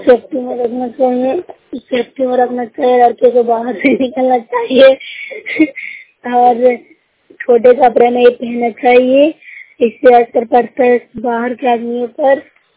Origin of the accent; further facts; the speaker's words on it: Bihar, India; मैं नूरसराय प्रखंड से हूँ, जिला नालंदा से हूँ।